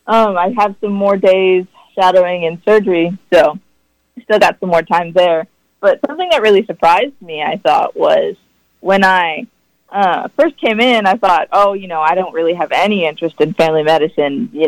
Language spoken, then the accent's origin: English; Salina, Kansas, United States; I'm hoping that I can get into the campus in Salina, not only because that's my hometown